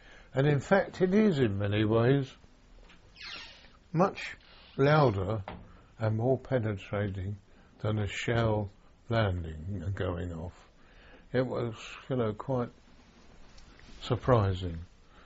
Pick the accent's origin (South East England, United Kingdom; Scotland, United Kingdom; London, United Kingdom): South East England, United Kingdom; Lewes; And then we drove off down through Kent and Sussex, and then blow me down, we're driving through my hometown of Lewes.